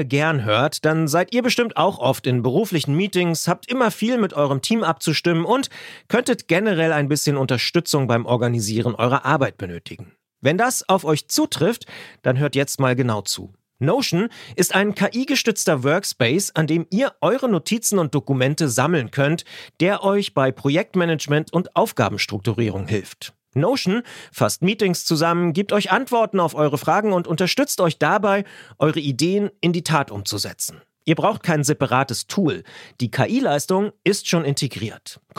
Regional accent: Potsdam, Brandenburg, Germany; nach dem Abitur hast du dann in meiner Heimatstadt Potsdam übrigens ein Informatikstudium angefangen

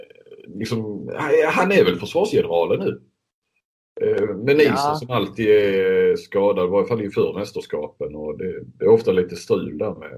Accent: Sweden; Och jag tycker, visst har man väl som svensk en tendens att underskatta norrmännen.

